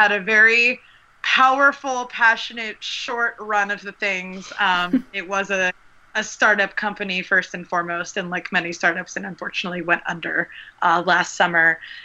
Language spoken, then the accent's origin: English; East Coast, United States; now in San Francisco Bay Area, United States; I am from the East Coast originally, now residing in the San Francisco Bay Area.